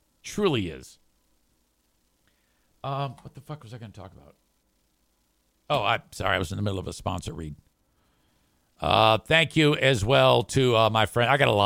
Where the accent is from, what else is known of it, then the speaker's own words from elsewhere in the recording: Jenison, Michigan, United States; I was born and raised in Jenison, Michigan. I live there still today